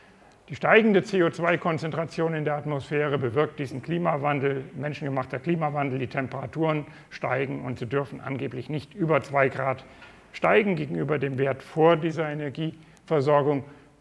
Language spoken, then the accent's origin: German; Marburg, Hesse, Germany; born there; habe ich das aus meiner Geburtsstadt Marburg gezeigt.